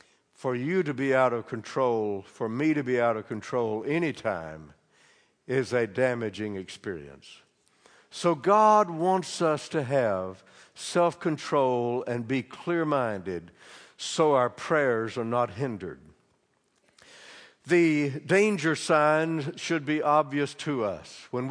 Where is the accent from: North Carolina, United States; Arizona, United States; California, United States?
North Carolina, United States; we were going back towards North Carolina, my home state.